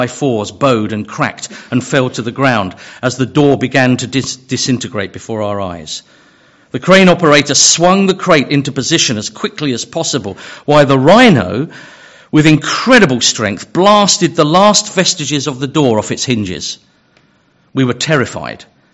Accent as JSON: {"language": "English", "country": "United Kingdom", "said": "I guess I'm British and animal stories sort of get to the emotions."}